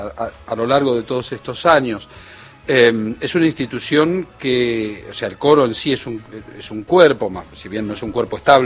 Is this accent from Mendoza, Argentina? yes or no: no; Paraná, Entre Ríos, Argentina; born there; Yo nací en Paraná